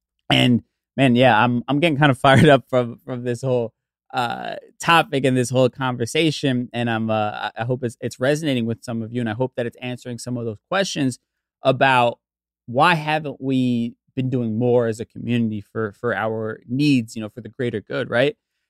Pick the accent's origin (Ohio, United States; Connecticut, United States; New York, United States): New York, United States; Bronx; My family's from the Bronx. When I was younger, I grew up in the Bronx, and I was heavily influenced by Black culture.